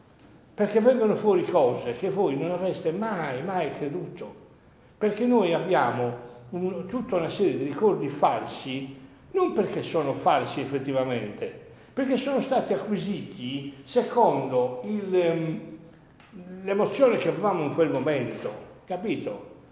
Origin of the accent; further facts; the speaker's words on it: Sassari, Sardinia, Italy; la mia famiglia non era certo sarda, però mi ritengo sassarese in tutto, ci sono nato e ho vissuto i primi anni della mia vita